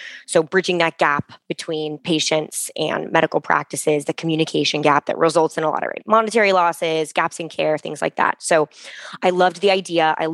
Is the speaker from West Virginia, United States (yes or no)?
no; Palos Verdes, California, United States; I'm from Palos Verdes.